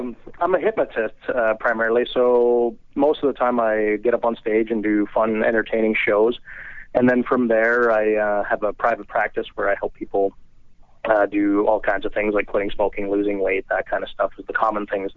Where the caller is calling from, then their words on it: Canada; I'm up in Canada.